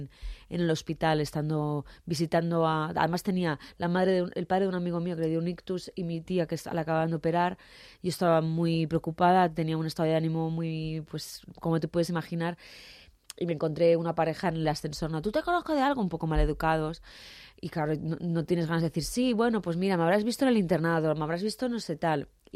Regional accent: Barcelona, Catalonia, Spain; now in Madrid, Spain; yo soy de Barcelona, vine a Madrid va a hacer 13 años, que ha pasado súper rápido, y yo siempre he vivido en una zona céntrica, ¿no? Malasaña, Fuencarral.

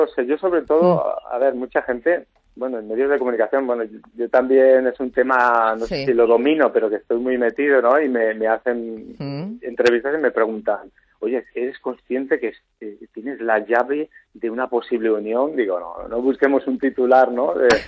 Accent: Barcelona, Catalonia, Spain; yo soy de Barcelona, o sea que tampoco conozco tanto la zona

